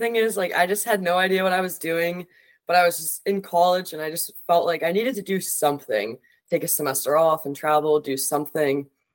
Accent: Massachusetts, United States; now in Philadelphia, United States; I've never lived in Pennsylvania before. kind of just moved here on a whim. I'm from Massachusetts.

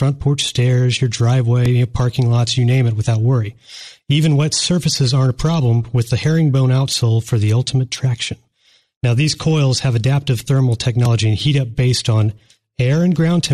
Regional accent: Midwest, United States; now in Phoenix, United States; When I moved to Phoenix from the Midwest, one of the things I was happy never having to worry about again was falling on the ice.

